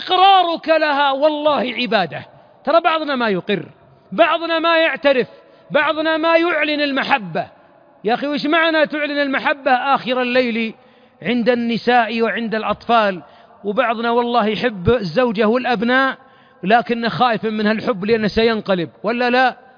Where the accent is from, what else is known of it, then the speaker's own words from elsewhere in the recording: Najd, Saudi Arabia; عندنا في نجد مثل نعرفه جميعا